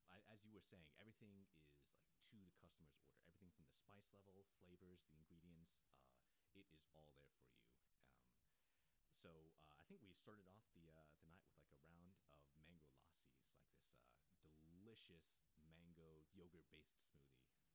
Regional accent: Atlanta, Georgia, United States; I am from Atlanta, so there's sort of a very rich community of different identities and cultures there.

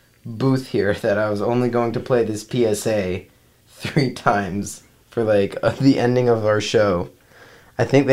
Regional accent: Atlanta, Georgia, United States; I'm from Atlanta, Georgia.

